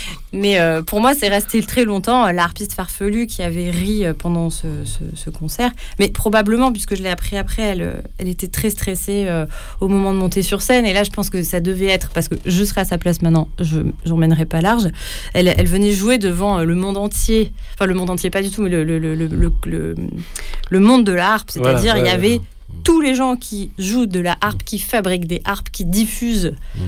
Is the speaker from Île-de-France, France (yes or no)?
no; Arles, Provence-Alpes-Côte d'Azur, France; il y avait un super festival quand j'étais enfant à Arles